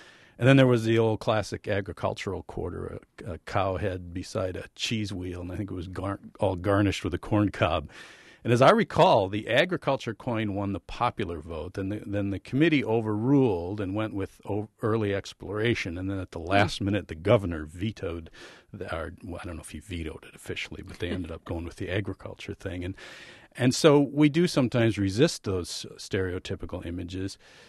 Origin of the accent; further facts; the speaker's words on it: Wisconsin, United States; I'm a writer from Wisconsin who's never had a beer.